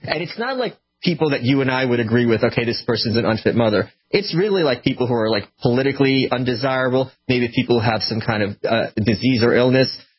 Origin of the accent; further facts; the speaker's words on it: New York, United States; I'm such a New Yorker, I don't even know what guns are.